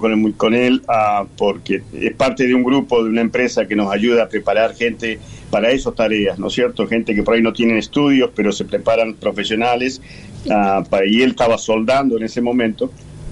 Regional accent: Argentina; now in Maryland, United States; yo llegué aquí de Argentina en el año 82 y siempre he estado aquí en el estado de Maryland. Y mis últimos 15 años de servicio en la ciudad de Baltimore

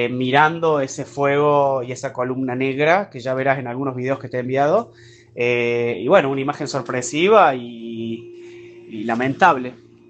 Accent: Córdoba, Argentina; de Córdoba Capital. Bueno, estamos acá en Bayahíbe, en un complejo resort de Viva Beach, Dominicus se llama, hermoso en República Dominicana.

